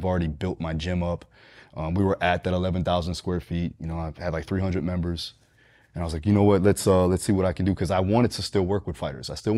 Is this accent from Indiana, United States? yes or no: no; Deerfield Beach, Florida, United States; Here, Deerfield Beach, Florida, Broward County primarily, up and down Fort Lauderdale area.